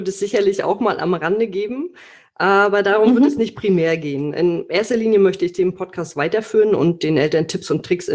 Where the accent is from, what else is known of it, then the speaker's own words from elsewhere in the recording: Mecklenburg-Vorpommern, Germany; ich bin ein gebürtiges Nordlicht und komme, wie ich immer sage, aus dem schönsten Bundesland der Republik, nämlich aus Mecklenburg-Vorpommern.